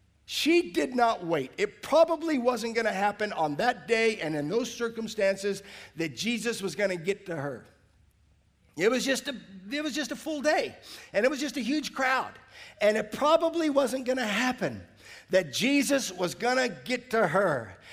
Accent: Australia; accent: Australian; I lose my Aussie accent when I go back to the States for a couple weeks and I get home. But don't worry, in a few weeks, I'll have my Aussie accent back, strong as ever.

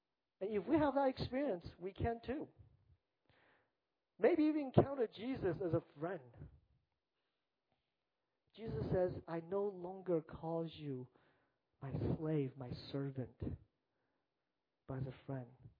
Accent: California, United States; I love basketball. I come from the Bay Area, and it's a great season of basketball for Warriors fan.

